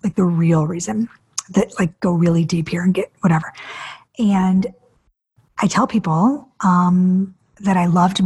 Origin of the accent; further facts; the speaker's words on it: Detroit, Michigan, United States; I grew up in Detroit and I was in musical theater